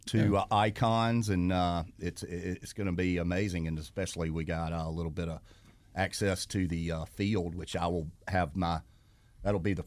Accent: Macon, Georgia, United States; I'm not. I'm actually from Macon, Georgia.

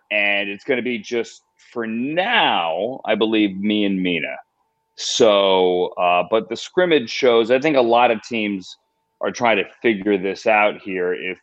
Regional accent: Virginia, United States; So the shortest version of the story is I grew up in Northern Virginia, like 5 minutes from Redskins Park

